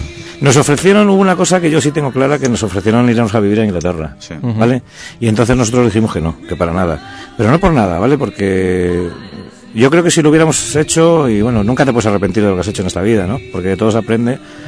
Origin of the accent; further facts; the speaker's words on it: Spain; nosotros somos españoles ante todo, y queríamos estar en España y salir desde aquí, desde España